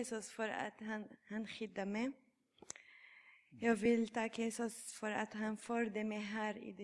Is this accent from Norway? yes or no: no; Syria; Swedish is a second language; now in Sweden; Jag kommer från Syrien. Jag är 24 år.